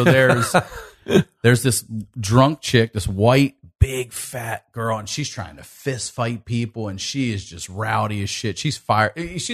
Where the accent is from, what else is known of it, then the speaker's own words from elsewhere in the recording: Maryland, United States; But I grew up in Maryland, so you know Heavy Metal Parking Lot.